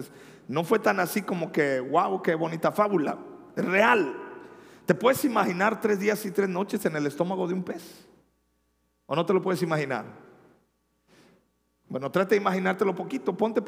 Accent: Guerrero, Mexico; somos guerrerenses y somos mexicanos

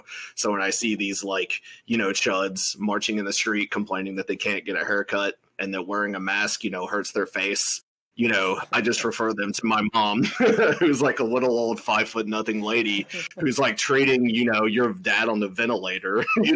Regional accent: Mississippi, United States; I live in Mississippi. So you could say I'm about as Southern American as it gets.

